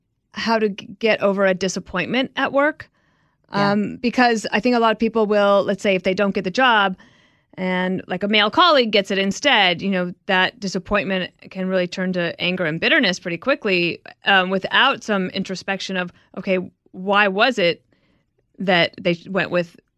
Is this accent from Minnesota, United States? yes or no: no; Wyoming, United States; I'm just from Wyoming, please.